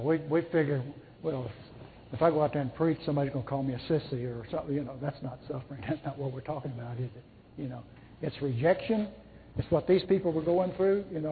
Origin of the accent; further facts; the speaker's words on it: Texas, United States; That's proper English. Anyway, I'm Texan. What do you expect?